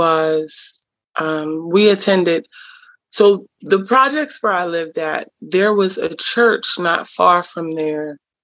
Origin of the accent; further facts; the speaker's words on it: Baltimore, Maryland, United States; I grew up in Baltimore City, and a housing projects. And it has now been labeled one of the most notorious housing projects in Maryland.